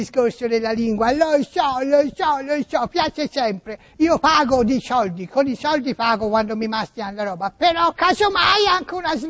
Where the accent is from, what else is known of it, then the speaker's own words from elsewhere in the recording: Tuscany, Italy; No, ma io sono toscano, ma, non, ma abito lì dove, cioè, dove abitate voi.